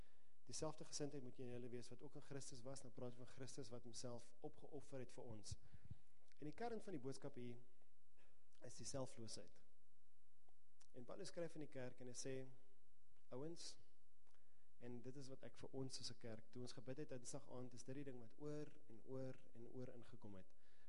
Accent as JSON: {"language": "Afrikaans", "town": "Pretoria", "region": "Gauteng", "country": "South Africa", "said": "Ek kom uit Pretoria uit."}